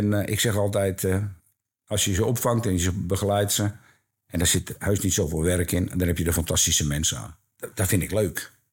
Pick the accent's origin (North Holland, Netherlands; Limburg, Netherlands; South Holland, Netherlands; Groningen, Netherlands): North Holland, Netherlands; Amsterdam; En Ik ben echt Amsterdammer, zeggen ze.